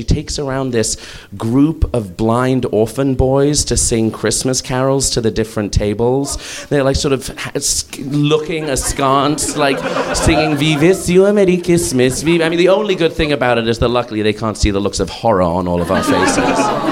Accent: London, United Kingdom; Now, I'm not from India. I'm from London, as you can maybe hear.

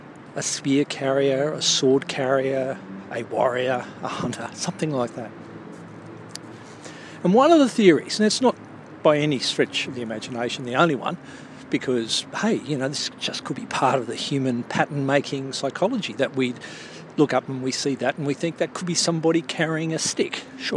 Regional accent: Australia; that have basically led to me being Northern European ancestry, but I'm Australian.

